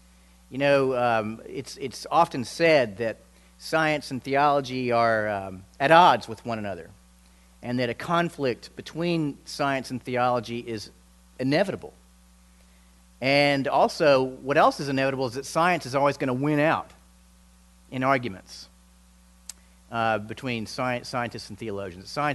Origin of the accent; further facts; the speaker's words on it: Virginia, United States; now in Houston, United States; And I moved here from Virginia and the mountains of Virginia. And I'm now in Houston and home to 6 million people.